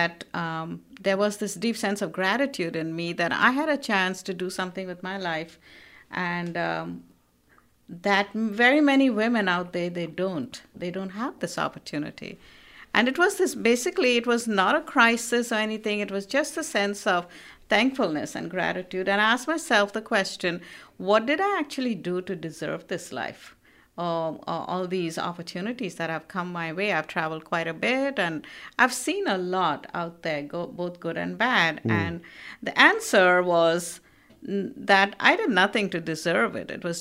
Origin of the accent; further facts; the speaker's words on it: Kolkata, West Bengal, India; now in United States; And I grew up in Calcutta, the city of joy in India.